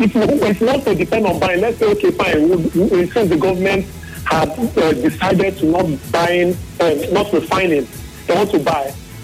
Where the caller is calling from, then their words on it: Nigeria; I'm calling from Umahalo.